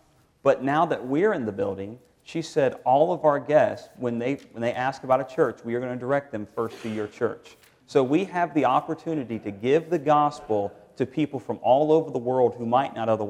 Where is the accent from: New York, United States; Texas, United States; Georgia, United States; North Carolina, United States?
North Carolina, United States; anything outside of North Carolina. Don't even offer it to me. I feel like God has called me back to my home state."